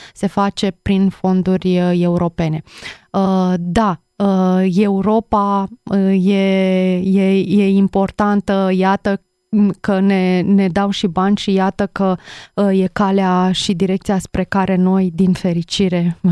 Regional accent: Romania; e pentru prima dată când spun că sunt mândră că sunt româncă

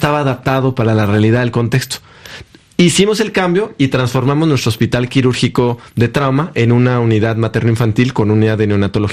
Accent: Mexico; En mi imaginario como mexicano era

